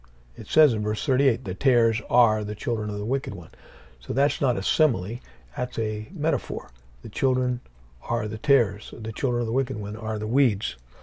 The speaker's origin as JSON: {"language": "English", "region": "Nebraska", "country": "United States", "said": "I'm from Nebraska. There's plenty of elbow room in Nebraska. You could drive through Nebraska and not get a radio station. At least when I was a kid, you could."}